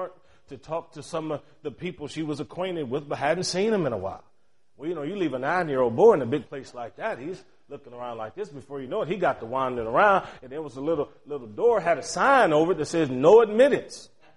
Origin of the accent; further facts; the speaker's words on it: Cleveland, Ohio, United States; I can remember as a little kid growing up in Cleveland, Ohio, I was a bad boy, just terrible.